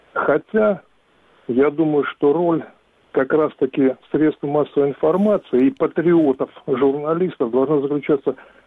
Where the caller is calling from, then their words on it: Donbas, Ukraine; Донбасс, Украина, 60 лет.